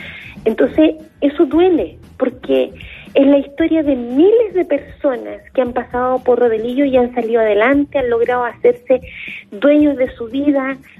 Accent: Temuco, Araucanía, Chile; Yo soy de Temuco también. Mi papá es mapuche y la otra mitad es una señora e hija, mi mamá e hija de dos personas, primas hermanas

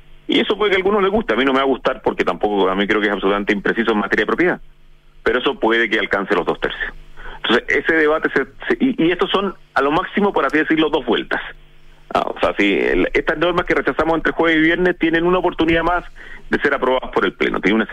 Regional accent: Chile; como todos somos chilenos

